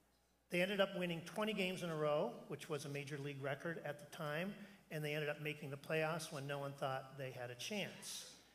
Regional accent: Canada; In hockey, which I grew up with in Canada

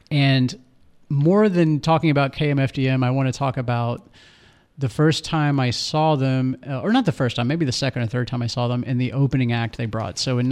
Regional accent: Beaumont, Texas, United States; We had seen them a couple times in Houston when we grew up in Beaumont, and we knew they brought the show.

